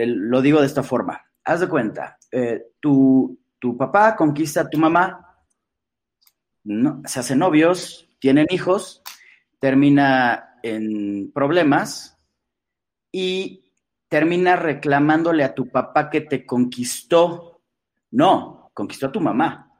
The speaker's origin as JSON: {"language": "Spanish", "country": "Mexico", "said": "Nos falta identidad como mexicanos"}